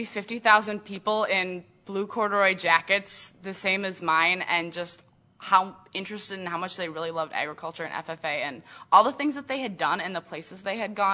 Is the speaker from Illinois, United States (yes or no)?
no; De Pere, Wisconsin, United States; Well, I was born and raised in De Pere, Wisconsin, suburb city of Green Bay, 20,000 people.